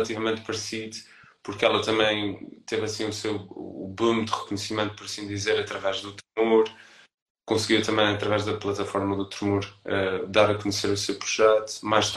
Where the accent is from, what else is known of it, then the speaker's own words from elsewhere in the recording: Azores, Portugal; now in Lisbon, Portugal; eu, quando saí de São Miguel, quando mudei para Lisboa, ainda estava numa bolha completamente irrealista.